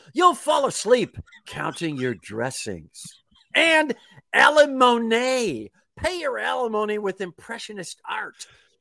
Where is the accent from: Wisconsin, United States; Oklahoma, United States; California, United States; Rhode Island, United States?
Wisconsin, United States; Kenosha; I am from Kenosha, Wisconsin, which is an aberration in the state. It's just north of the state line from Chicago.